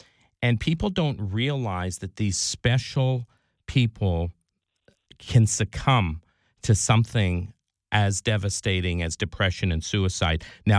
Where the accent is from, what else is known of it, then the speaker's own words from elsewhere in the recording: Canada; My best friend growing up in Canada lost his 22-year-old son by suicide.